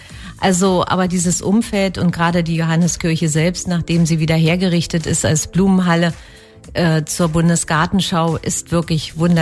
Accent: Brandenburg an der Havel, Brandenburg, Germany; also born or lived in Genthin; Stadt Brandenburg an der Havel seit 1966 nicht nur mein Lebensmittelpunkt, sondern es ist meine Heimat geworden. Ich bin ja in Gentin, heute Sachsen-Anhalt, geboren und bin dann aufgrund des Todes meiner Mutti mit meinem Vater und meinem Bruder nach Brandenburg an der Havel gezogen

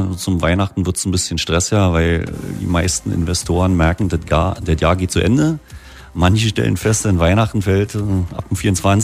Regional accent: Brandenburg, Germany; ich bin hier geboren in der Region und bin eigentlich glücklich aufgewachsen.

